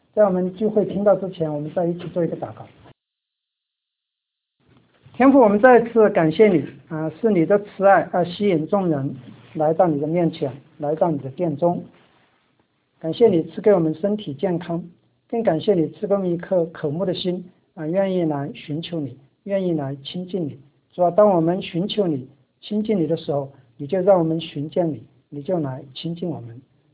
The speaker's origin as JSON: {"language": "Chinese", "region": "Sichuan", "country": "China", "moved": "as an adult", "said": "你应该很容易知道那个我是四川人，对。我记得当年刚刚到北京那个读书的时候"}